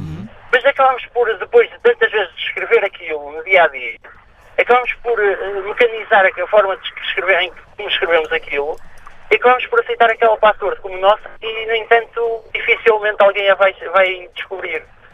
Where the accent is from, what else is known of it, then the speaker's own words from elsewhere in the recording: Porto, Norte, Portugal; now in Lisbon, Portugal; sou do Porto, mas estou a trabalhar em Lisboa